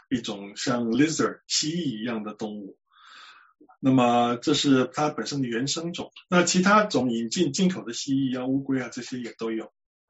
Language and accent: Chinese; Taiwan; moved away as an adult; also born or lived in United States; now in New Zealand; 那么我在台湾出生长大，那么在台湾念的是植物，到了美国念了一个博士，是有关于植物病理的，然后在台湾的林业试验所工作了大约10年，然后因缘巧合有机缘移民到了纽西兰